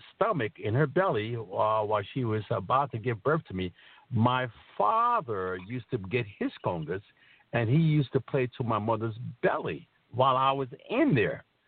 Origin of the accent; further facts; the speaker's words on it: Santurce, Puerto Rico; born there; also born or lived in Bronx, United States / New Haven, United States; I was born in Santurce, Puerto Rico, and then I went to the Bronx, New York, like a lot of Latinos, Puerto Ricans, Latinos do. From the Bronx, New York, I went over to New Haven, Connecticut, where I stayed close to about 30 years.